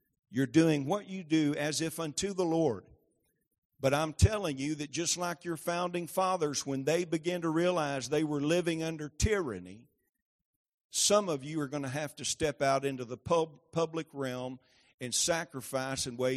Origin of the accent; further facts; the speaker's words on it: Maynard, Arkansas, United States; see, I'm originally from Maynard.